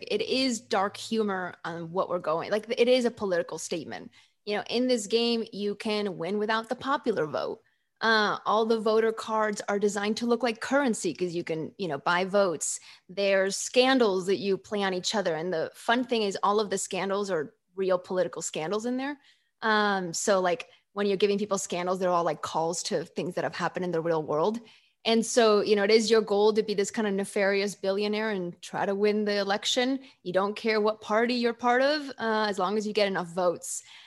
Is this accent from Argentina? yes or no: no; Spain; Yo creo que eso es la razón que sé que todavía sí que soy algo española.